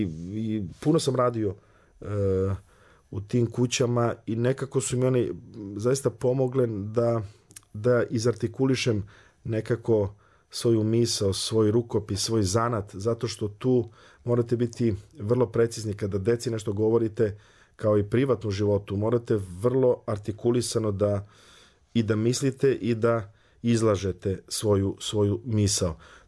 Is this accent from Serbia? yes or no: yes; Vranje, Southern and Eastern Serbia, Serbia; Ja sam odrastao u Vranju